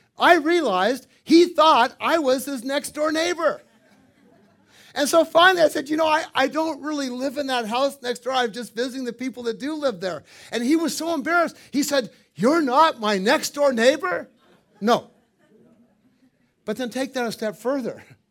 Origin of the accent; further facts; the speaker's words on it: San Diego, California, United States; When I grew up in Point Loma as a kid, I knew every person, every family on my block, and most of them on the blocks around me.